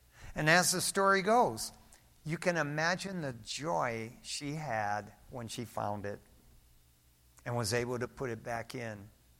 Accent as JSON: {"language": "English", "town": "Detroit", "region": "Michigan", "country": "United States", "tie": "born or raised there", "said": "The things I did on the streets growing up in East Detroit"}